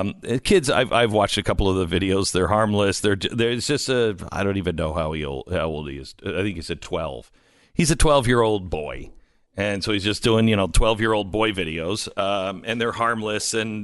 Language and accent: English; Bellingham, Washington, United States; I grew up just outside of Bellingham, Washington, and I had a pen pal